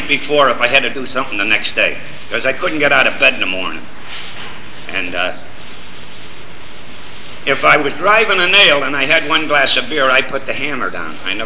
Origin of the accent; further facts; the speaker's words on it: Waterbury, Connecticut, United States; I was born and raised here in Waterbury. I spent all my life. I'm 71 years of age